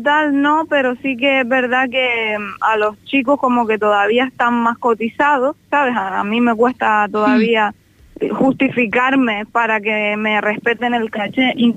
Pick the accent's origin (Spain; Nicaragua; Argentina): Spain; Las Palmas, Canary Islands; born there; el mismo pueblo donde yo nací, que se llama Guanarteme, que está en Las Palmas